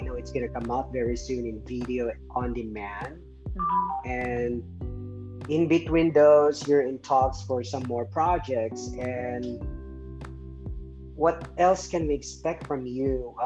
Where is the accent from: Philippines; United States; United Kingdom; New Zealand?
Philippines; I grew up in the Philippines watching your mother, Helen Vela.